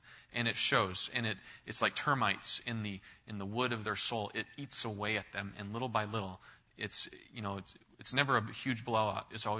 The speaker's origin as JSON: {"language": "English", "region": "Pacific Northwest", "country": "United States", "lives_now": "Asia", "said": "And it's the same way where I'm from the Northwest, but where I live in parts of Asia, it's difficult even to find missionaries who want to teach the Bible."}